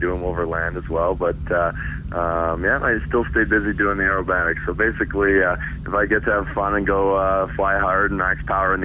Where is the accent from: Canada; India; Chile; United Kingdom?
Canada; And I'm Canadian. I was the first and only Canadian also to run in the championship.